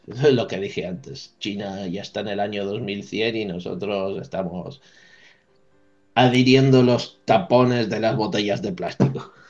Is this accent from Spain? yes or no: yes; Benaguasil, Valencian Community, Spain; de Benaguasil